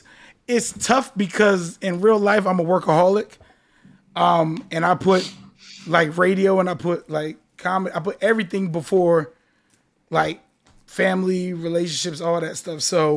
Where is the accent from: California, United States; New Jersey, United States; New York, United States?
New Jersey, United States; now in Miami, United States